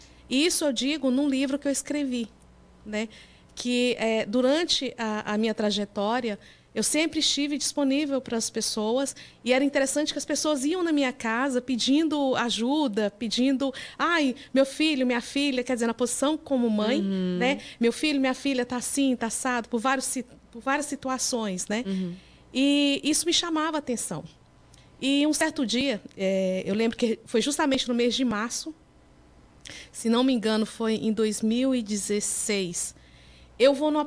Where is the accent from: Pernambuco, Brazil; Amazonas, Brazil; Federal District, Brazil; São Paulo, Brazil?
Federal District, Brazil; Brasília; Eu sou de Brasília.